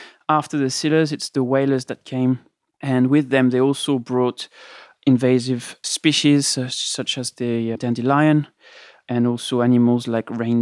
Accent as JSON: {"language": "English", "country": "France", "second_language": "English", "lives_now": "South Georgia", "said": "Yes, I am. Just in case you haven't noticed my accent."}